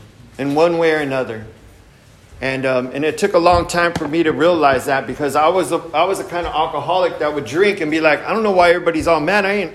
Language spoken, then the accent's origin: English; Santa Maria, California, United States; A lot of people don't know this, but I was born and raised in Santa Maria.